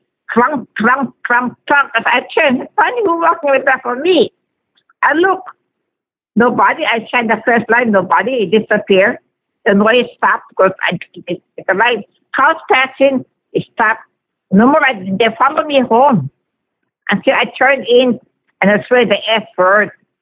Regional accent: Kohala, Hawaii, United States; born there; And I was born in Kohala.

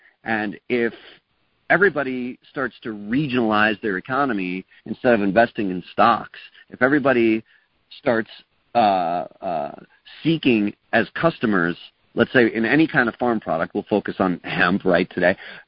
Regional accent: East Coast, United States; I grew up in the East Coast.

